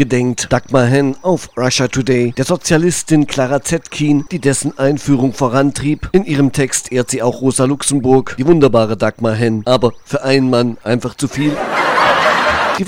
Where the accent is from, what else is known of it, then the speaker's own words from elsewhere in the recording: Thuringia, Germany; Oppositionsführer in meinem Heimatland Thüringen.